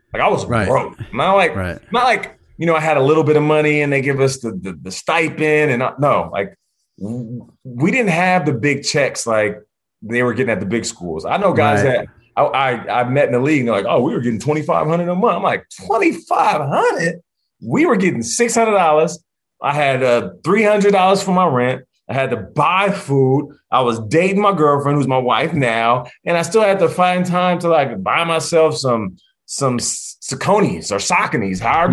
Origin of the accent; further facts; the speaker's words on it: Seattle, Washington, United States; And literally, like a kid from some podunk country town, which I'm not. I'm from Seattle.